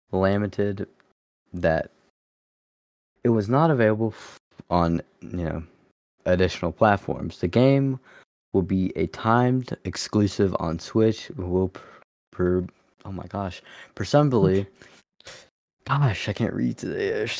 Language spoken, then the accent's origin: English; United States; You know, I'm from the United States, okay? So don't hate me.